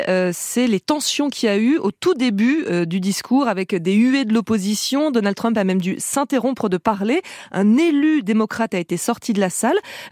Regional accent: France; Nous, en tant que Français, en tant qu'Européens

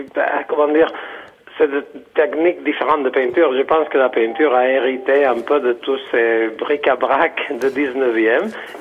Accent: Balearic Islands, Spain; Je suis de Majorque, de Majorque.

